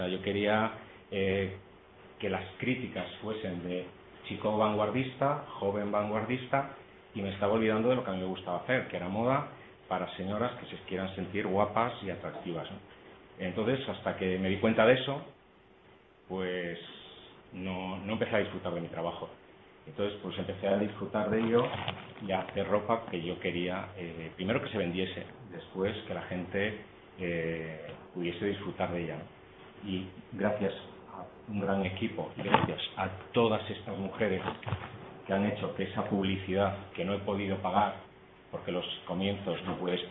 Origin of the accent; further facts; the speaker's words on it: Galicia, Spain; como habéis visto, soy gallego.